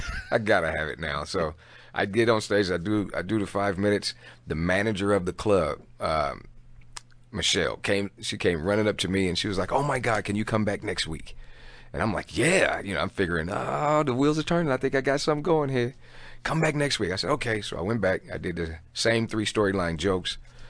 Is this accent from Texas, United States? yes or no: no; San Francisco, California, United States; also born or lived in Seattle, United States / Anchorage, United States; Yeah. Well, actually, I grew up in San Francisco. That's where I'm from.